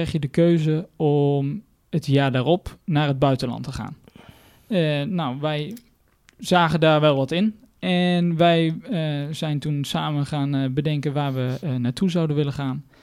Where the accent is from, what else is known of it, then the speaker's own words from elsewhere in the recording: IJsselmuiden, Overijssel, Netherlands; ik ben 22, ik kom uit IJsselmuiden